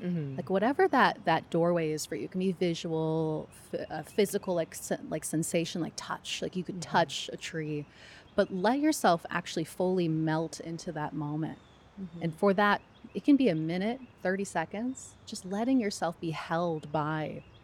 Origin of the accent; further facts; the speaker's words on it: Ohio, United States; Like I grew up right around Oak Openings. And so I was always surrounded by it, but I never had that like awe moment, right?